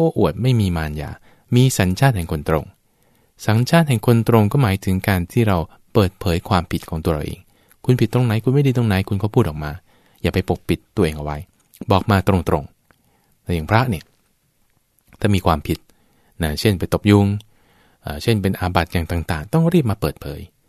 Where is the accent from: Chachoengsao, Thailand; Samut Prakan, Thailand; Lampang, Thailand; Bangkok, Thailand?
Bangkok, Thailand; now in Udon Thani, Thailand; บ้านอยู่กรุงเทพเป็นคนกรุงเทพนะตัวเองมาอยู่อุดรธานีบวชอยู่วัดบวร